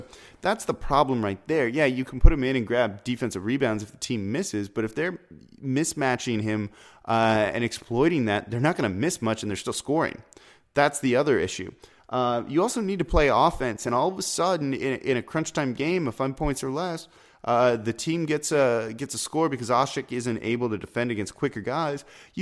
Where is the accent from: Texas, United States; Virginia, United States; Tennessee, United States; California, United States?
California, United States; Los Angeles; now in New Orleans, United States; I'm going to be missing my hometown Lakers coming to New Orleans, but I do root for the Pelicans more so than the Lakers nowadays.